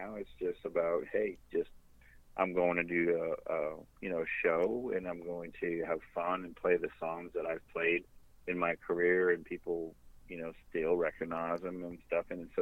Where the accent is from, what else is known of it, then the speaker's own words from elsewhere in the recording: Canada; A lot of that is being Canadian, I think